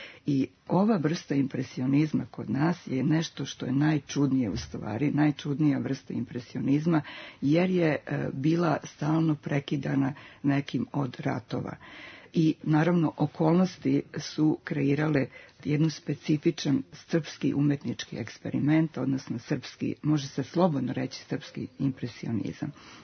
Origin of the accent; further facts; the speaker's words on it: Split, Split-Dalmatia County, Croatia; now in Belgrade, Serbia; Došla sam iz Splita u Beogradu, metropolu. Metropolu za Split je to bila metropola.